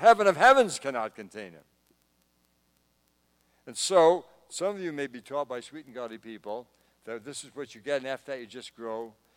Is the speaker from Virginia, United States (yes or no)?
no; Rhode Island, United States; Back in my home state of Rhode Island, there was a good Bible school called Providence Bible Institute.